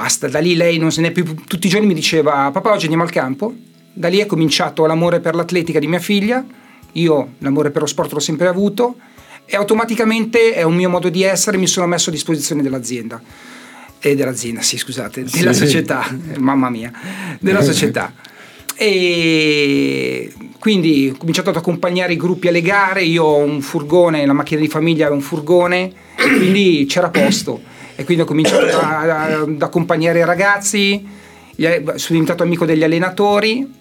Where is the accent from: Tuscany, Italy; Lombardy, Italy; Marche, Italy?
Lombardy, Italy; Saronno; sono di Saronno